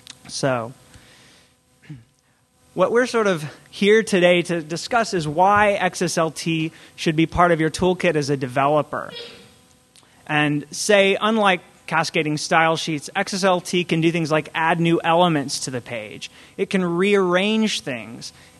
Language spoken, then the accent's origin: English; Austin, Texas, United States; But originally, I'm from Austin, Texas, and I've done a lot of startup work here and worked at the Austin Chronicle, the newspaper.